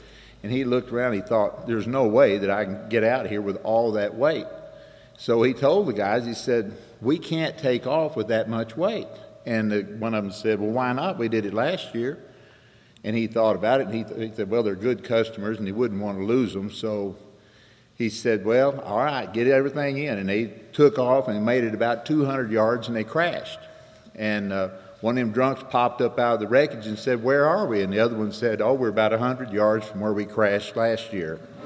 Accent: Austin, Texas, United States; I'm an alcoholic from Austin, Texas.

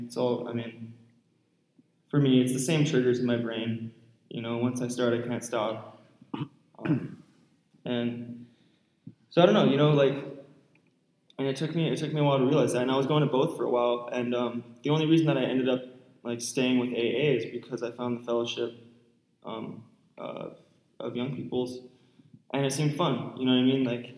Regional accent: Honolulu, Hawaii, United States; Like I said before, I'm from Honolulu, Hawaii.

